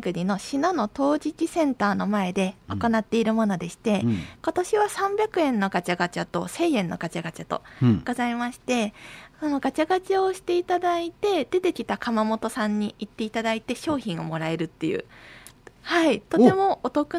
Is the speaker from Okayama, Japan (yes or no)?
no; Seto, Aichi, Japan; 私も幼い頃から瀬戸に住んでいるので